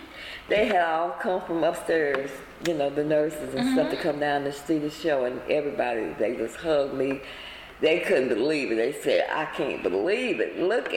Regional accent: Missouri, United States; And I didn't even know it was, and I'm from Missouri.

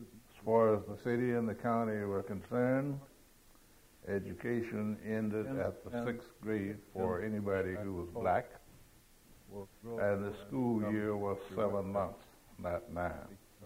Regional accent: Alabama, United States; I come from Alabama, very small town in North Alabama. I never knew my father. I was reared by my grandmother.

